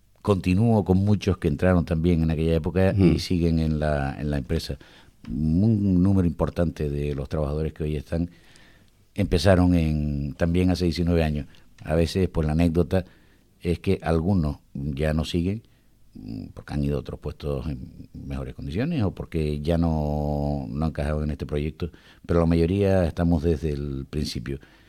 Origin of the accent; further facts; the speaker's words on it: Las Palmas, Canary Islands, Spain; moved away as an adult; now in Tenerife, Spain; Soy de Las Palmas, vivo desde hace 32 años, desde que fui a estudiar a la Universidad de La Laguna. Vivo en Tenerife, cada vez vivo al 50% en cada una de las islas. Y además de ser canarión, vivir en Tenerife